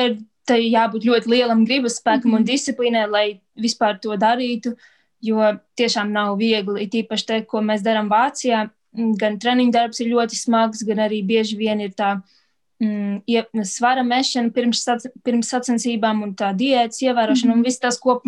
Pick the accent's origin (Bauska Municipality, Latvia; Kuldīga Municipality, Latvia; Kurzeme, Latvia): Bauska Municipality, Latvia; Bauska; Jo mēs uzaugām Bauskā un tur mēs sākām trenēties taekvondo